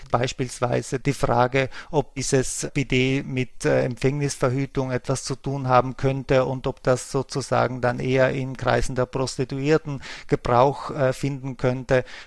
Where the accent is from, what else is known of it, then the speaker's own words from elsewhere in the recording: Trentino-Alto Adige, Italy; in meinem Elternhaus, da wo ich aufgewachsen bin, im Südtirol der 1980er Jahre